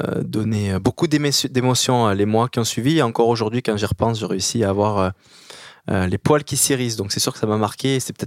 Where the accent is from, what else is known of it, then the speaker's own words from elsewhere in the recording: Guadeloupe, France; j'ai grandi en Guadeloupe, les pieds dans l'eau, parce que mes parents avaient un club de plongée là-bas